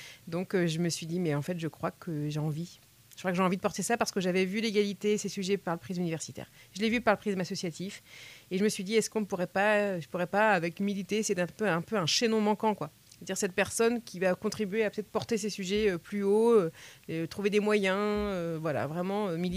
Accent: Normandy, France; parce que je suis normande, mais je suis arrivée en Touraine.

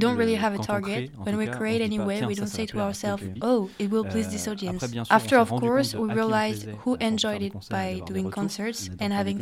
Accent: Pays de la Loire, France; We come from Maine-et-Loire, between Cholet and Angers.

